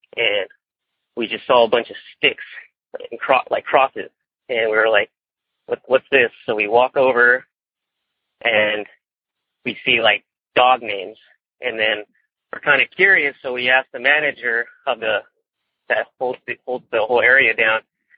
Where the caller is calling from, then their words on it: Mentone, California, United States; Well, I come from Mentone, California, kind of a little ways down from going up to Forest Falls and a road to get to Big Bear.